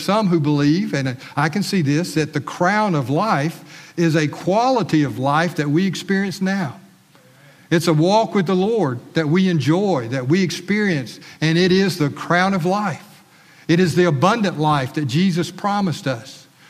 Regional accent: Evergreen, Alabama, United States; I remember growing up in Evergreen, and Evergreen was a small town, South Alabama

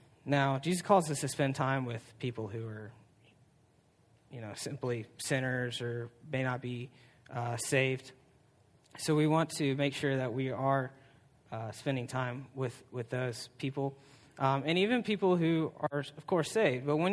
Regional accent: United States; I like to eat pizza. I'm an American Italian, so that's like an American Italian dish.

